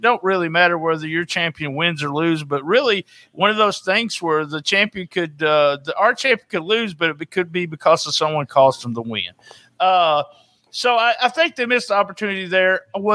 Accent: Memphis, Tennessee, United States; JB, we know what hot sauce looks like, okay? We're from the Memphis area. We use hot sauce on everything.

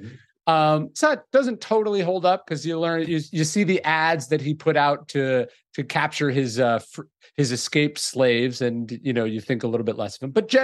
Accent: California, United States; now in Texas, United States; I'm from Northern California.

